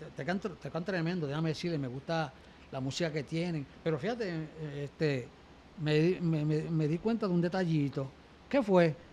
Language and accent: Spanish; Puerto Rico; Yo soy de Puerto Rico.